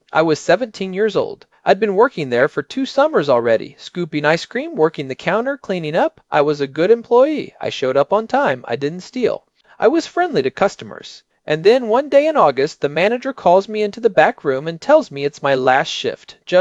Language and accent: English; Storrs, Connecticut, United States; When I was growing up in Storrs in the 70s and 80s